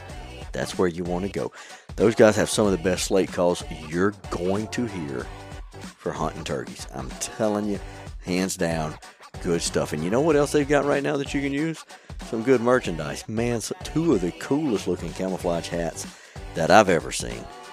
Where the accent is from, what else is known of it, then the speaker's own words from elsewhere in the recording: Bayou de Loutre, Louisiana, United States; I was raised in Bayou de Loutre.